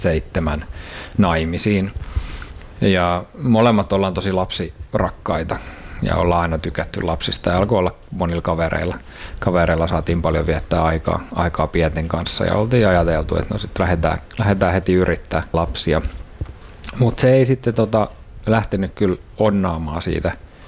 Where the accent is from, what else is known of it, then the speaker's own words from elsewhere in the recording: Turku, Southwest Finland, Finland; mä oon jo nelikymppinen ja Leena pahasti lähestyy sitä. Mä oon turkulainen ja Leena on Raumalta alun perin. Mä olen aika sellaista perinteisestä suomalaisesta kodista tuosta Nummen pakalta kotoisin